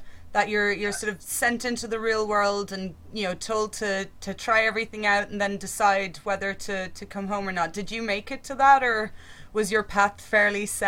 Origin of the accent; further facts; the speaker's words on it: Ireland; now in Leeds, United Kingdom; Oh, well, I'm actually Irish, living in Leeds